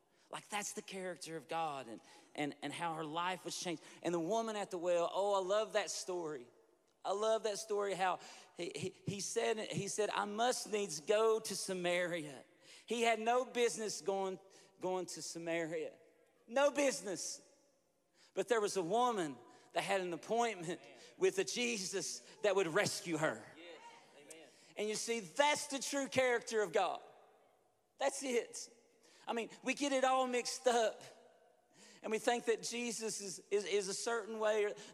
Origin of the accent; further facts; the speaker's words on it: Kentucky, United States; I mean, I'm from Kentucky, but Tennessee people talk funny too.